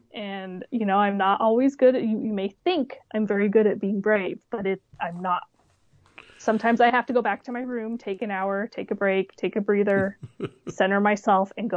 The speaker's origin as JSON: {"language": "English", "town": "Hamden", "region": "Connecticut", "country": "United States", "said": "And I said, I'm from Hamden."}